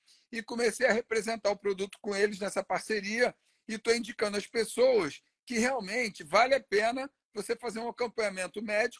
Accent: Rio de Janeiro, Brazil; Não, eu sou carioca e no Rio de Janeiro eu trabalhei dos 17, 18, 19 anos fazendo algumas figurações, alguns trabalhos.

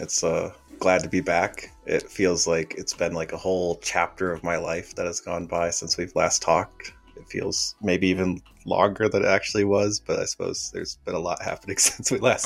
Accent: Michigan, United States; also born or lived in Chicago / Georgia / South Carolina; Originally I'm from Michigan, but I've jumped around. I've been everywhere. I've been like living in Chicago and Georgia. I think the last, where I was before was South Carolina.

